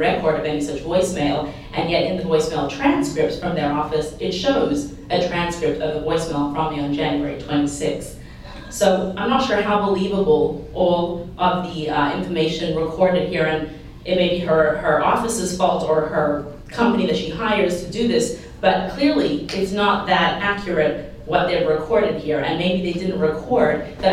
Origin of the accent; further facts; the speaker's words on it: Australia; I'm originally from Australia. We may have some different vernacular